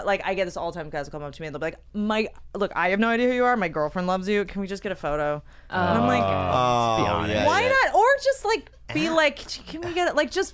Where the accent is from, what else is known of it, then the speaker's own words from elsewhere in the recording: Washington, District of Columbia, United States; I'm from D.C.